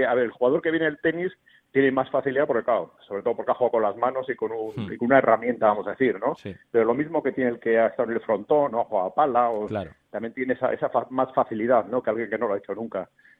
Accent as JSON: {"language": "Spanish", "town": "Bilbao", "region": "Basque Country", "country": "Spain", "said": "para los que somos de Bilbo"}